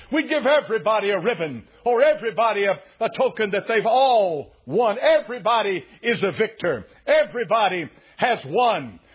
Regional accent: United States; I'm an American. I was born an American. I was raised an American. I served my country for 4 years as an American. I'm an American citizen. I'm not an alien. I'm not a foreigner. I'm born right here in this country.

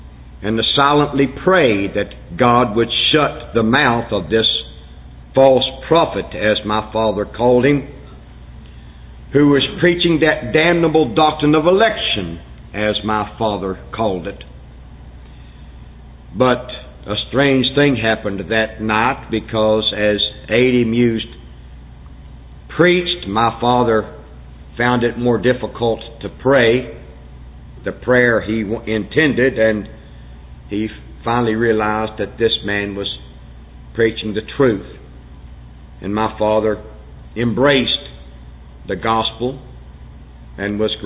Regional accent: Winston-Salem, North Carolina, United States; my hometown of Winston-Salem

